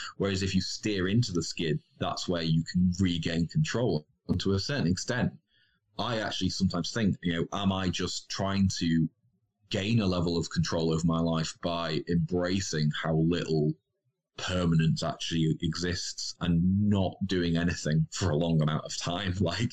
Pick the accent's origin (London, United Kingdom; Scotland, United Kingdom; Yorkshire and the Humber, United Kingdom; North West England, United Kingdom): North West England, United Kingdom; Stockport; And then I went back to where I grew up in Stockport, and I realized how entirely different it felt going back.